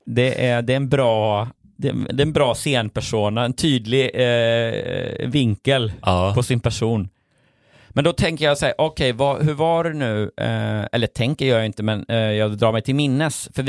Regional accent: Jönköping, Jönköping County, Sweden; jag är liksom Jönköping.

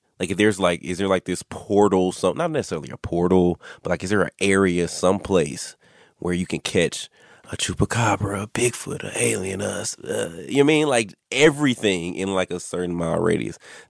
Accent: Texas, United States; Like I said, I'm from Texas. My grandmother lived in West Texas.

